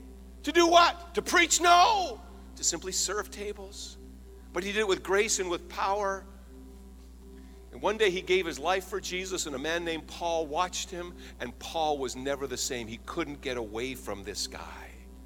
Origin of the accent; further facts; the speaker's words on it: Canada; I was raised in Canada, and David Maines was like the Billy Graham of Canada.